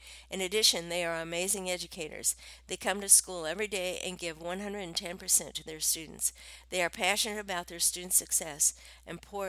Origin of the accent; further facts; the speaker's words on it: Champaign, Illinois, United States; English is a second language; When I started school in Champaign, I spoke no English at all, although I learned quickly, balancing both a new language and academic content was challenging.